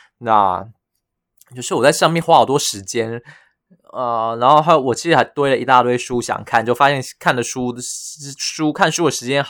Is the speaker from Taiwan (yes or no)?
yes; Yunlin County, Taiwan; 所以我上上周呢就请三天假，就三天假先回云林我老家了